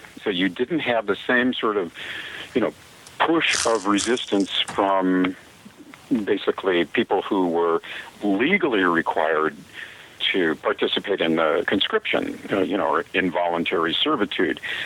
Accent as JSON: {"language": "English", "town": "Minneapolis", "region": "Minnesota", "country": "United States", "tie": "born or raised there", "said": "maybe I was in a bubble in my hometown in Minneapolis, Minnesota, but we never had that issue."}